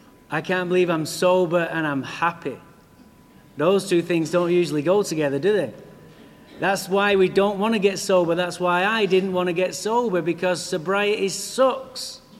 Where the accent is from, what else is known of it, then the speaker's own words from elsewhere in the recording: Manchester, North West England, United Kingdom; now in Santa Barbara, United States; I'm from England, of course. Alcohol didn't do this to me. I'm from England, Manchester.